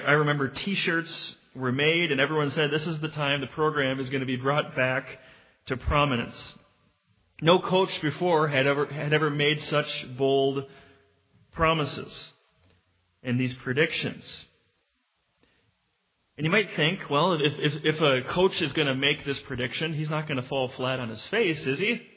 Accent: Minnesota, United States; I grew up in Minnesota, and that's always been where my loyalty has lied.

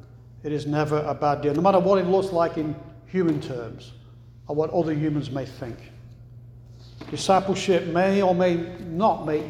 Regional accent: England, United Kingdom; moved away; in my hometown, back in England, there's been at least two hoards of Roman coins that were found buried in the ground.

